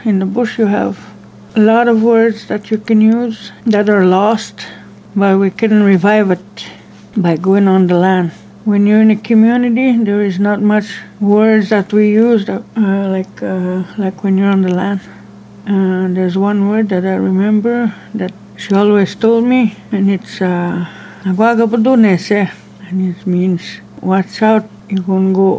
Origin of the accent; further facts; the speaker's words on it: Rapid Lake, Quebec, Canada; I'm from Rapid Lake, also known as Taganik. And we are known as Algonquins of Barry Lake and the people.